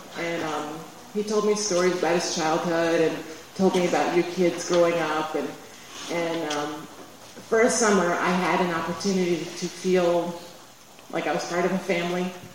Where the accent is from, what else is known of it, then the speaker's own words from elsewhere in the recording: New York City, New York, United States; because I'm from New York City, so I never thought I would say that Madison, Wisconsin was like the most amazing experience I ever had.